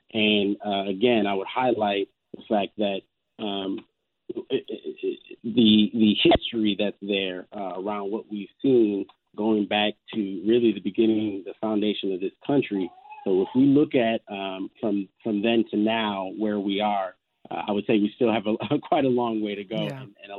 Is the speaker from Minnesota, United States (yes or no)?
yes; Minneapolis, Minnesota, United States